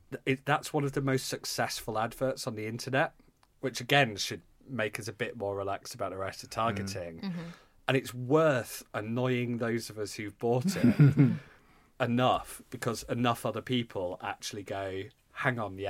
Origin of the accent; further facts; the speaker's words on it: Yorkshire and the Humber, United Kingdom; I'm cheap. I'm from Yorkshire.